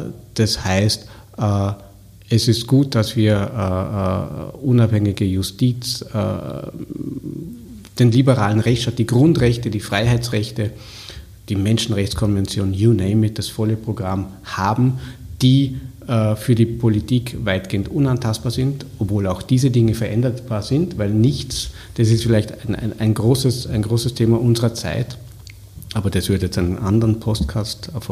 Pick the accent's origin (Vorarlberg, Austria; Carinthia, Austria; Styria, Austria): Vorarlberg, Austria; Bin Vorarlberger, bin an der Schweizer Grenze aufgewachsen